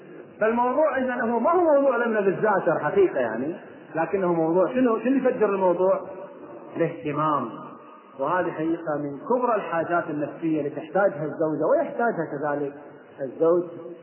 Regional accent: Kuwait; هذه قصه طلاق عندنا في الكويت

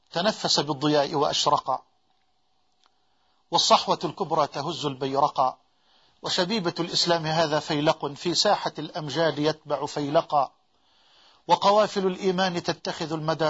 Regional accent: Egypt

